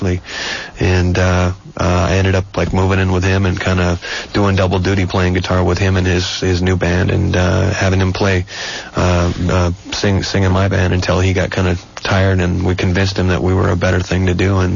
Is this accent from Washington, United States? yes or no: yes; Spanaway, Washington, United States; I grew up in Tacoma, actually Spanaway, a town, a suburb of Tacoma